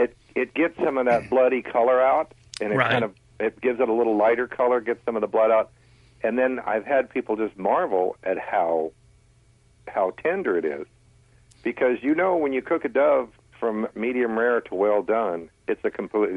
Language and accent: English; Virginia, United States; Yeah, which normally explains everything to most people, but actually I was born and raised in Virginia. We had a place in Myrtle Beach for 35 years.